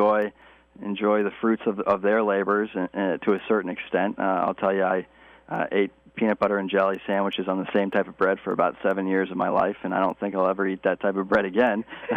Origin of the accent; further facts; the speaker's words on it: Chapel Hill, North Carolina, United States; I grew up in Chapel Hill, and any week in the Carolinas is a good week.